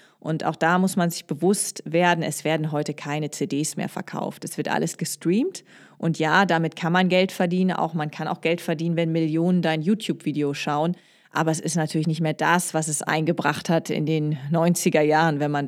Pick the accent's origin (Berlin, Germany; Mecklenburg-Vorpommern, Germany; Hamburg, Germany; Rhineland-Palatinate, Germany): Hamburg, Germany; Ja, genau. Das ist auch hier meine Heimat.